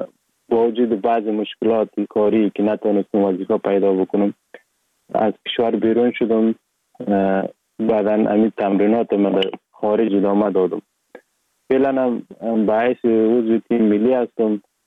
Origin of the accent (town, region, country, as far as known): Sheberghan, Jowzjan, Afghanistan; born or raised there; also born or lived in Sar-e Pol